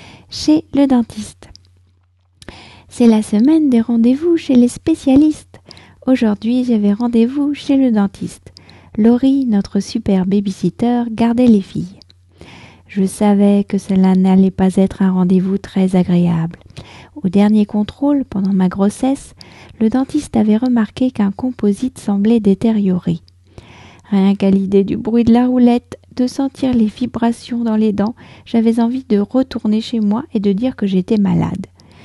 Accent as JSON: {"language": "French", "country": "France", "said": "je suis française, j'habite près de Paris"}